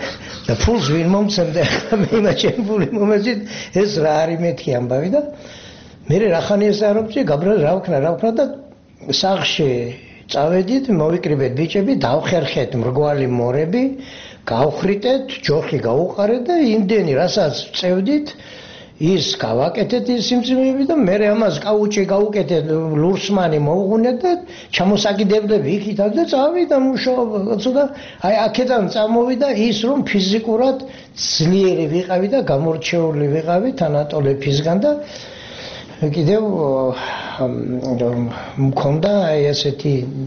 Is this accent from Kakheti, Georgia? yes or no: no; Mukhurcha, Samegrelo-Zemo Svaneti, Georgia; დავიბადე სოფელ მუხურჩაში, მარტვილის რაიონი. ვიზდებოდი ჩვეულებრივად, როგორც ყველა ბავშვები ვიზდება სოფელში